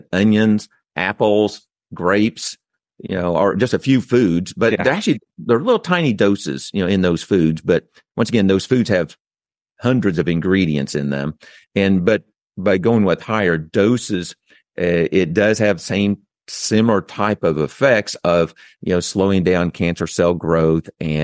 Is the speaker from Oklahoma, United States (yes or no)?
yes; Oklahoma, United States; accent: Okie; my Oaky accent, you know, I'm people correct me all the time.